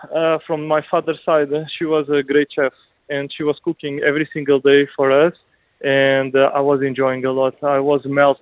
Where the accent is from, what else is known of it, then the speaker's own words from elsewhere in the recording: Lisbon, Portugal; English is a second language; Well, I grew up in Lisbon.